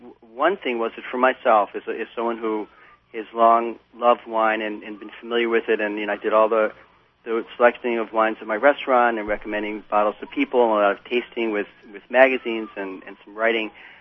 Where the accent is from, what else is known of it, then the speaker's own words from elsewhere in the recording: New York, United States; also born or lived in Chicago; I mean, I was born in Chicago and spent most of the rest of my life in New York, so I'm familiar with big cities